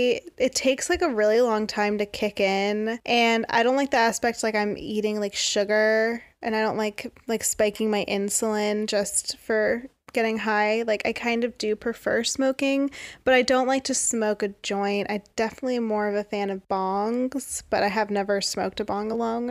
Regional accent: California, United States; Like growing up in the Bay Area, there's always something else to do than just like get high.

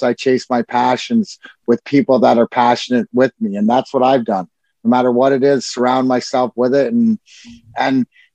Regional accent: Leamington, Ontario, Canada; I grew up in Leamington

